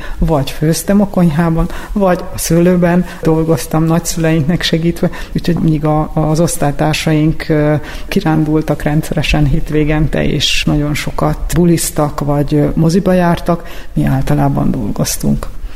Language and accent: Hungarian; Sopron, Győr-Moson-Sopron, Hungary; legelőször édesanyám kísért el futva, hogy el ne késünk, és mégiscsak elkéstem, és valahogy beestem a gyülekezeti terembe Sopronba